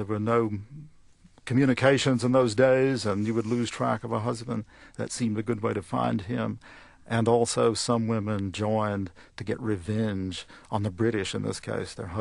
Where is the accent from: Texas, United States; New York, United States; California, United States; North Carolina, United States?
North Carolina, United States; I grew up on Green River in western North Carolina.